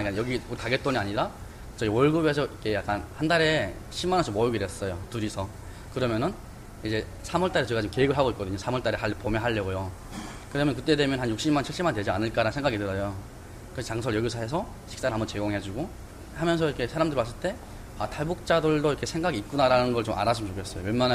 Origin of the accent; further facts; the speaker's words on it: North Korea; now in South Korea; 저희가 북한에서 왔었는데